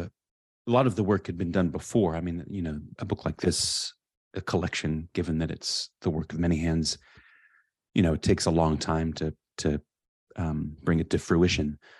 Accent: California, United States; I mean, I grew up in California in a suburb, and I was raised in a religious community.

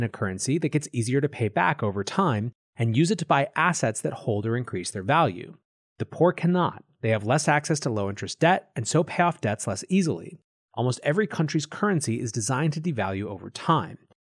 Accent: United States; Bitcoin can also help solve problems in countries with healthier economies, including the US, my home country.

